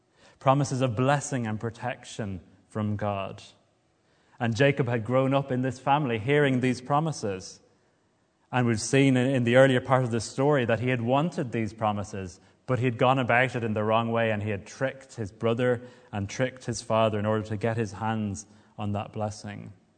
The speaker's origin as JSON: {"language": "English", "town": "Limerick", "region": "Munster", "country": "Ireland", "said": "I come from Limerick, so it's a bit of a sore point."}